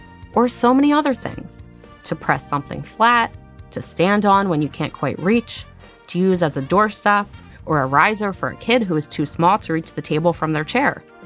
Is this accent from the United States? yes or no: yes; Philadelphia, Pennsylvania, United States; I never learned to drive growing up in Philly, so when I moved back, my dad taught me to drive in the Toys R Us Kmart parking lot.